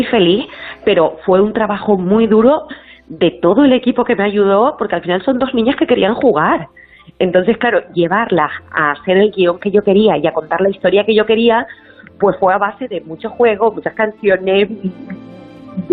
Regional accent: Fuerteventura, Canary Islands, Spain; rodada en Fuerteventura, donde yo nací y me crié

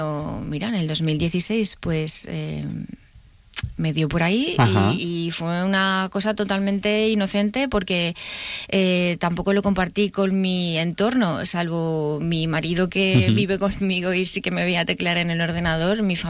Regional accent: Valencia, Valencian Community, Spain; yo soy de Valencia y vivía en Valencia

